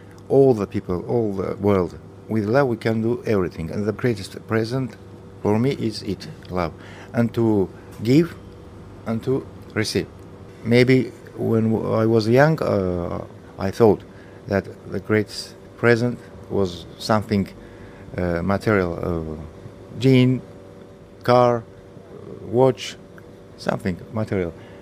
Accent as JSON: {"language": "English", "country": "Armenia", "second_language": "English", "said": "I am from Armenia. … I have 52 years."}